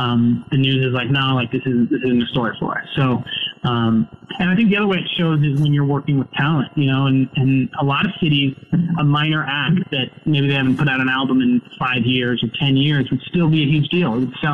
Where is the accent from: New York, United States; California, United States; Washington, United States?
Washington, United States; Seattle; I'm from Seattle, and I was up there for the holidays